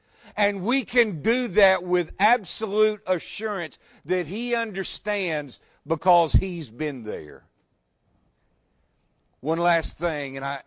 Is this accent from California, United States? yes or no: no; Mohawk, Tennessee, United States; When I go on vacation and people ask me where I'm from, and I say I'm from Mohawk, Tennessee, I get the same reaction y'all do.